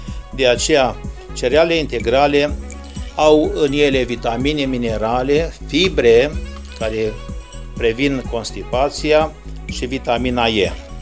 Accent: Iași, Iași County, Romania; sunt din România, din orașul Iași, Dulcele Târg al Ieșilor.

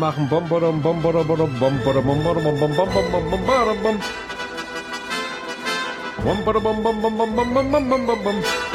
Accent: Germany; Also das habe ich als Deutscher schon Schwierigkeiten.

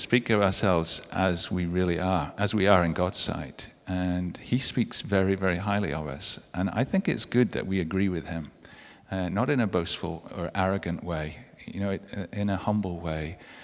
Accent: United Kingdom; And as a Brit, I can say that we're not always that great about speaking ourselves up.

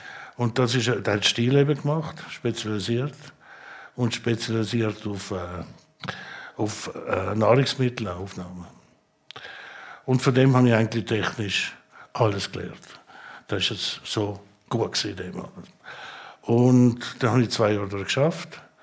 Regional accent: Saas, Switzerland; ich bin in Saas aufgewachsen

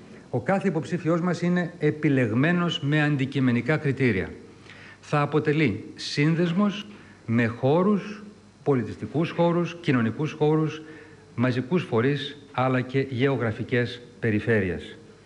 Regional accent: Greece; Και σαν Έλληνες και ως Ευρωπαίοι σοσιαλιστές.

